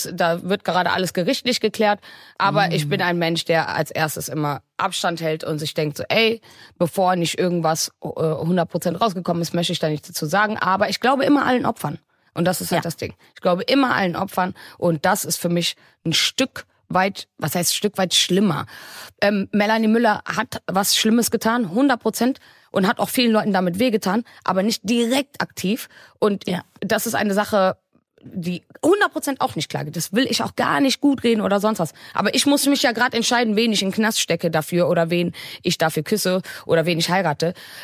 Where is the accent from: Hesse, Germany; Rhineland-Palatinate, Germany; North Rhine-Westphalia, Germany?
North Rhine-Westphalia, Germany; Wuppertal; ich komme aus Wuppertal